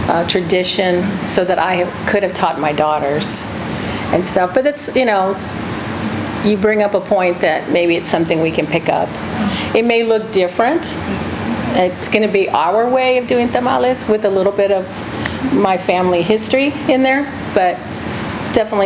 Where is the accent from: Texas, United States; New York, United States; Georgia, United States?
Texas, United States; San Antonio; I'm from San Antonio, and so there's a Delia's there.